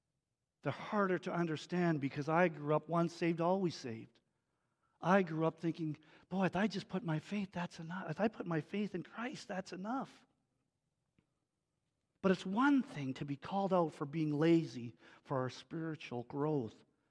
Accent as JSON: {"language": "English", "country": "Canada", "said": "you know I'm a Canadian"}